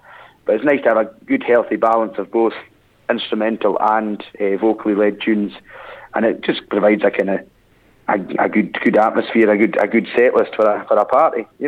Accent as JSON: {"language": "English", "town": "Tiree", "region": "Scotland", "country": "United Kingdom", "tie": "born or raised there", "lives_now": "Glasgow, United Kingdom", "said": "obviously I was brought up in Tyree, but I moved to Glasgow about 6 years ago"}